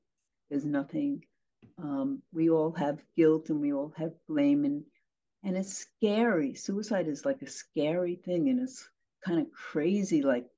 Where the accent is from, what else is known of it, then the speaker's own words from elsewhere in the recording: New York, United States; And I want to say this without sounding dramatic, even though I'm from New York, you are saving lives by having this.